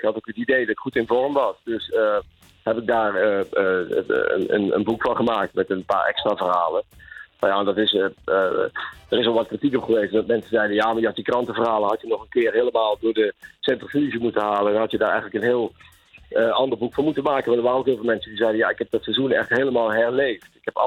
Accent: Limburg, Netherlands; ik kom uit Limburg en ik was daar van Fortuna Sittard.

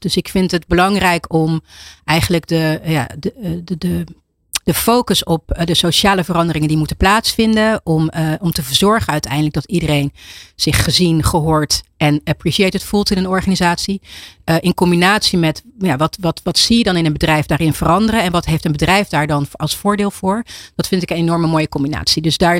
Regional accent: Netherlands; Ik ben een geboren en getogen in Nederland. Mijn vader komt uit Suriname. Mijn moeder uit Indonesië.

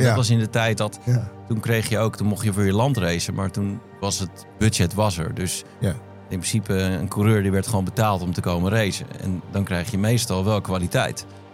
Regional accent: Netherlands; En dat is ook omdat je er toch moeilijk terecht komt, denk ik, als Nederlander.

